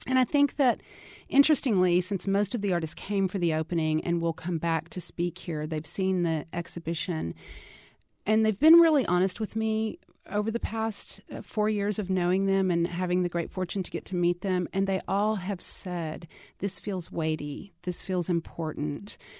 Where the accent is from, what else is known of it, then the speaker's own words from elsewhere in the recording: Texas, United States; I've been to Mexico because I was raised in Texas all my life, to the borders and to the beach towns and whatever.